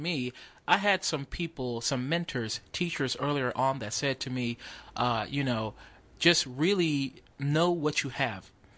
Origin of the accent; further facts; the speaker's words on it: Youngstown, Ohio, United States; I'm from Youngstown, Ohio.